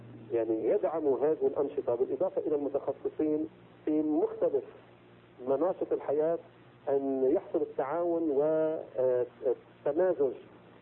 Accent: Lebanon; عندنا في لبنان مثلا

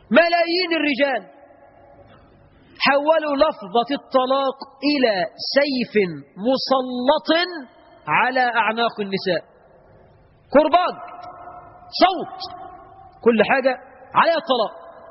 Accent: Egypt; لو بعض التجار عندنا في مصر يعمل ذكي يقول لك

